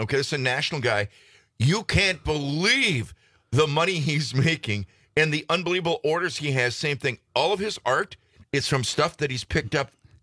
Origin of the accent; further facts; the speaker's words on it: Nagani, Italy; now in United States; There's a restaurant like that in my hometown of Nagani now.